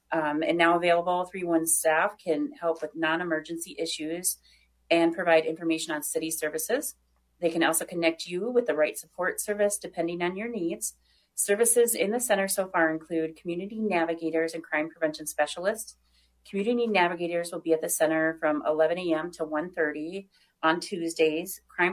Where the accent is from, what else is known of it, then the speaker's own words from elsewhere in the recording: Minneapolis, Minnesota, United States; Yeah, I grew up in South Minneapolis, so I remember biking down the streets and having those huge tree canopies.